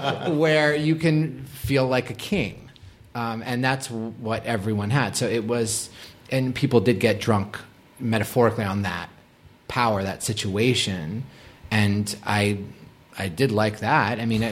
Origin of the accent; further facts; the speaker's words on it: Boston, Massachusetts, United States; Again, I was from Boston. I was not like a cool kid.